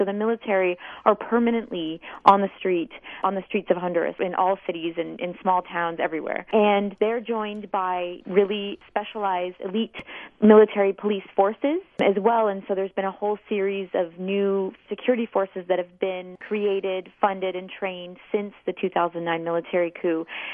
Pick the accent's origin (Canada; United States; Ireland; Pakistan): Canada; for me as a Canadian and for Americans as well, it's very alarming